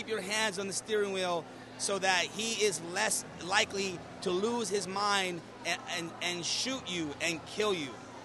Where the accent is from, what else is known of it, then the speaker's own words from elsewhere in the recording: Miami, Florida, United States; now in Vermont, United States; My parents are from Cuba. I'm the first person in my family born here. I'm from Miami. I moved to Vermont.